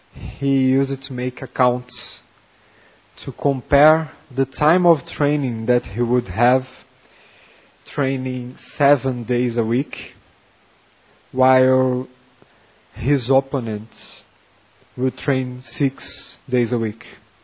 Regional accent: Rio de Janeiro, Brazil; Now I am from Rio de Janeiro, so I was observing them.

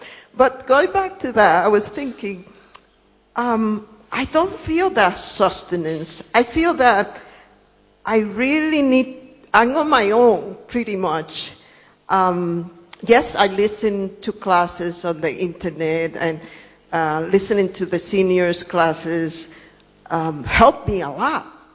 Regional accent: New York, United States; I come from New York, and you know, we had a horrible election based on what people said.

